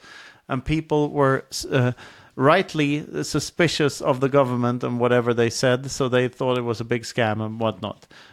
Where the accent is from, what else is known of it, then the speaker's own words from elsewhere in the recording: Sweden; now in United States; You know, I come from Sweden where people, like, we didn't have social distancing